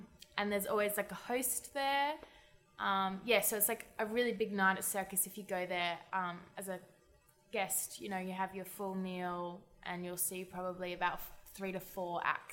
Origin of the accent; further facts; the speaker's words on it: Perth, Western Australia, Australia; as soon as I came home from London, because I came home to Perth.